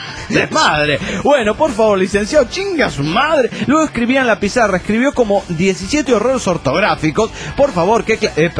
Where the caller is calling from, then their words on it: San Pedro Sula, Cortés, Honduras; Les escribo de San Pedro Sula, Honduras, así que soy de San Pedrano. ¿Cómo andan?